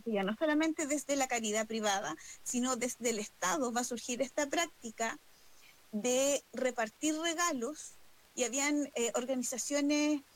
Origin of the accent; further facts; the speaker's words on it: Concepción, Biobío, Chile; yo soy de Concepción